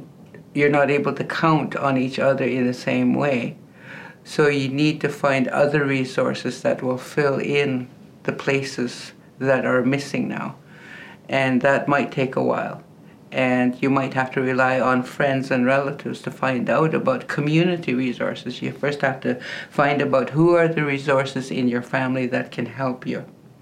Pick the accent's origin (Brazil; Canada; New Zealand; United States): Canada; British Columbia; that's okay. … I'm from the Nisqat Nation, Northern British Columbia.